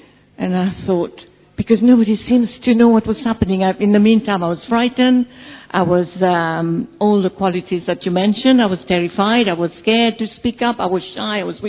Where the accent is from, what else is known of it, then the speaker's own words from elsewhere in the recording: Mauritius; English is a second language; because we are from Mauritius and they speak, the bilingual, speak French and a very little English.